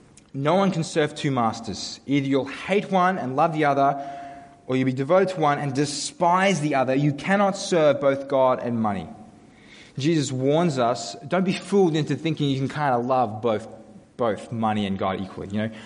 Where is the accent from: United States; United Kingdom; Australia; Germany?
Australia; The rest of the world isn't fooled by our little, I'm just an Aussie battler charade.